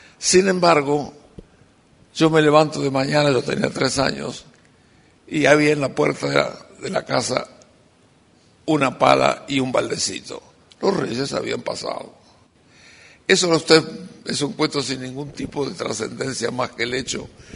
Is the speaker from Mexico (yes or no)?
no; Montevideo, Uruguay; also born or lived in Spain; Yo soy español, yo nací en España, soy uruguayo, pero nací en España, vine de 3 años. Y mis padres tenían un pequeño almacén en el Reducto, la calle Guaycurú y Colorado. Y ahí vivíamos